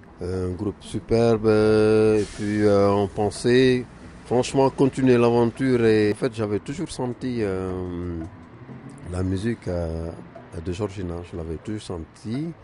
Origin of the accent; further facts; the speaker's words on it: Casamance, Senegal; Je viens de la Casamance, je suis du Sénégal. On est tous baignés dans ces couleurs-là, quoi, de rythmes ternaires et tout.